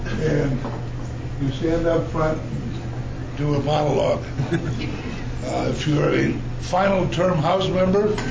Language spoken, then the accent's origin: English; Chillicothe, Missouri, United States; There are people that won't vote for me in Trenton because I'm from Chillicothe.